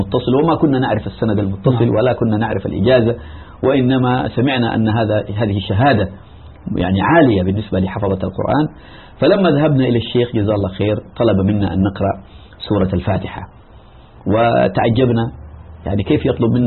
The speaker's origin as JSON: {"language": "Arabic", "town": "Jeddah", "region": "Makkah Province", "country": "Saudi Arabia", "tie": "born or raised there", "said": "نشأت في مدينة جدة في منطقة باب شريف، وكان أمام منزلنا مسجد الإمام البخاري"}